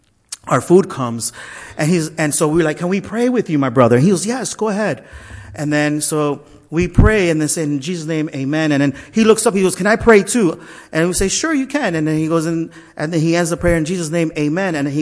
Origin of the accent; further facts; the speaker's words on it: Brewster, Washington, United States; I'm from Brewster.